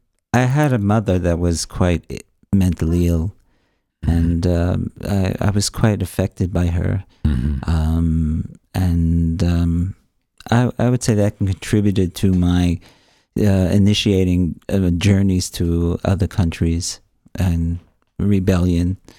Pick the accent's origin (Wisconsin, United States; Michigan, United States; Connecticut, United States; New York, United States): New York, United States; Brooklyn; Well, I grew up in Brooklyn, New York, coming from a Jewish background, first generation.